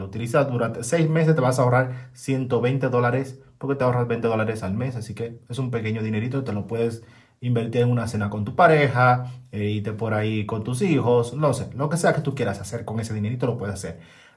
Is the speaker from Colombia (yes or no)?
no; Dominican Republic; moved away as an adult; also born or lived in Spain; now in Bratislava, Slovakia; Soy de República Dominicana, para que tengas un poco de background de mí. Ahí fue donde me crié, donde yo tuve este tamaño que tengo ahora. Luego me fui a España